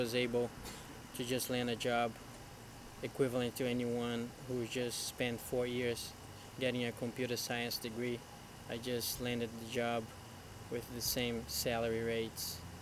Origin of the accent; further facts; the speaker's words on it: Brazil; Spanish is a second language; now in Minneapolis, United States; soy de Brasil y vivo en Minneapolis cerca de así como 7 años.